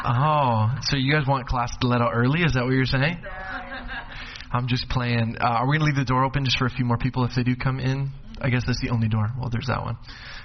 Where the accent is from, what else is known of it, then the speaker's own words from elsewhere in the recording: Edmonton, Alberta, Canada; now in Grimsby, Canada; From Grimsby, but I'm originally from Edmonton, Alberta.